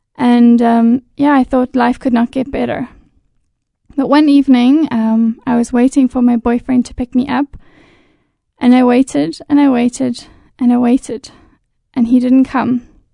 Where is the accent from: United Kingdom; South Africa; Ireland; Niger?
South Africa; I am 26 years old and I grew up in South Africa.